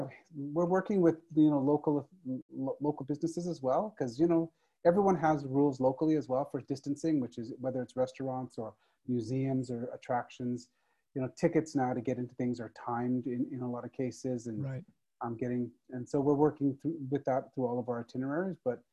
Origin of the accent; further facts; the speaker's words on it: Calgary, Alberta, Canada; also born or lived in Trinidad; I was three when I moved to Canada, to Calgary in Alberta. So I was very young. So I grew up in Calgary and in Canada.